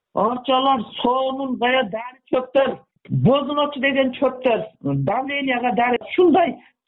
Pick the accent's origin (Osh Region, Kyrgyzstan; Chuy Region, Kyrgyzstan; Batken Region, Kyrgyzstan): Batken Region, Kyrgyzstan; Kyzylbulak; ошо Кадамжай районунун Кызылбулак айылында чоңойгонмун.